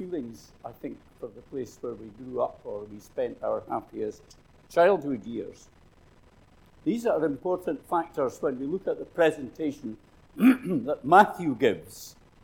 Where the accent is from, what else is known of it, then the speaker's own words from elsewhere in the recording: Scotland, United Kingdom; will have met someone at some time who thought that because we came from Scotland, we would know some relative of theirs who lived in the same country.